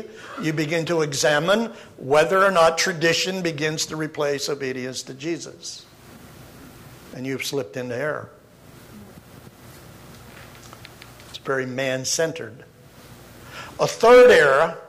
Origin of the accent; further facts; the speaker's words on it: Pennsylvania, United States; My wife Connie and I grew up in Western Pennsylvania.